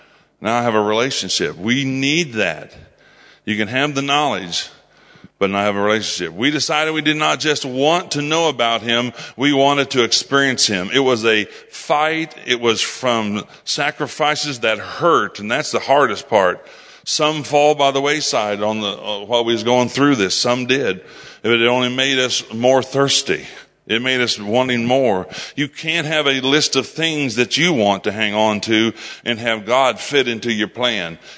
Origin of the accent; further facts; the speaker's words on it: United States; I'm American. I pay taxes sometimes, and I do, but I live in my country, and I feel like I represent that country a little bit anyway.